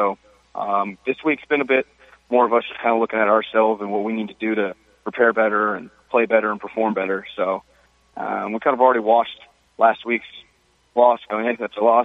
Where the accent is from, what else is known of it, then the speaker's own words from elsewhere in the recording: California, United States; No accent for me. I'm from California, so.